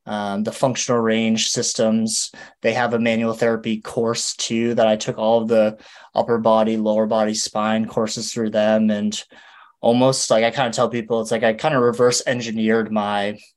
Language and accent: English; New Hampshire, United States; I grew up in New Hampshire and went to school in Maine for college. And I moved to Boston because I was going to PT school.